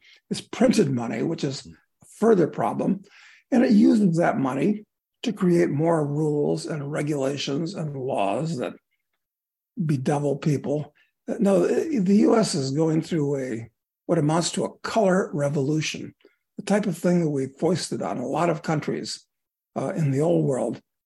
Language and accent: English; Chicago, Illinois, United States; I grew up in Chicago.